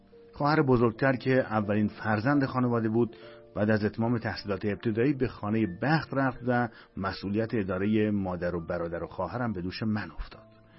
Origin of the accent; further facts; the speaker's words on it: Hamadan, Iran; moved away as an adult; now in Tehran, Iran; سالهای بعد که برای اشتغال و ادامه تحصیل از همدان به تهران اومدم